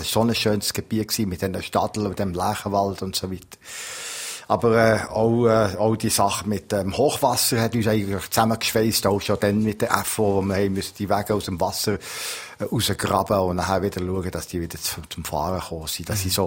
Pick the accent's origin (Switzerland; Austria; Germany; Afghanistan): Switzerland; Valais; Ich habe eigentlich ein Ziel gehabt, so als Walliser in Anführungszeichen, dass wir den definitiven Anschluss Oberwald-Gletsch machen können